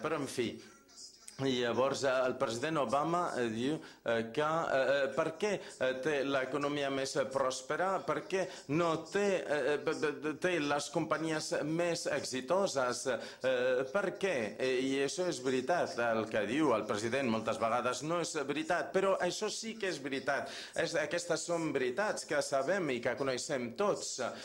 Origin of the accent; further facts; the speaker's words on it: China; now in United States; Llavors jo visc als Estats Units i vinc de la Xina. Són dos països molt contradictoris.